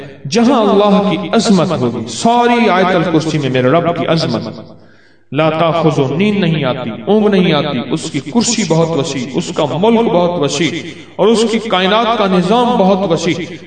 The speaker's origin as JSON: {"language": "Urdu", "town": "Bahawalpur", "region": "Punjab", "country": "Pakistan", "first_language": "Saraiki", "second_language": "Urdu", "said": "میں بھی سرائیکی ہوں, بھاولپور کا ہوں, تو یہ سوائی, کیونکہ یہ سرائیکی جو ہے یہ سندھی کی بیٹی ہے, یہ سندھی سے نکلی ہے."}